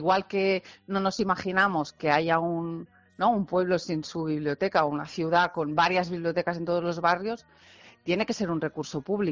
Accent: Catalonia, Spain; Spanish is a second language; Es que ahora no sé cómo, como soy catalana, ahora no sé cómo se dice en castellano.

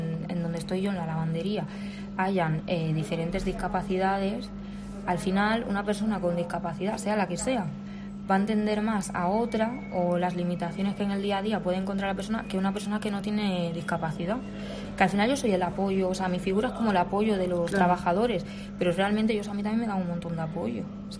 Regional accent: Barcelona, Catalonia, Spain; Yo te estoy hablando de Cataluña, porque yo me crié en Barcelona.

